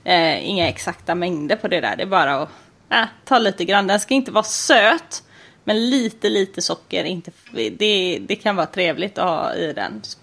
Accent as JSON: {"language": "Swedish", "town": "Flaten", "country": "Sweden", "said": "jag är ju från Flaten som är äggostens mecka."}